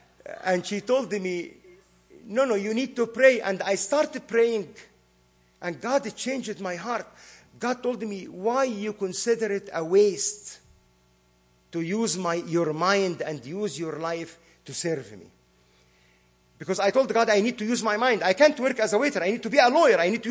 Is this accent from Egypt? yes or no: yes; Egypt; English is a second language; I was born and raised in Egypt.